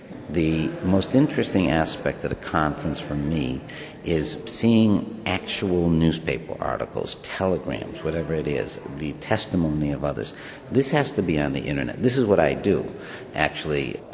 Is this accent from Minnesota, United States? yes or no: no; Buffalo, New York, United States; born there; I was born in Buffalo, New York in 1944.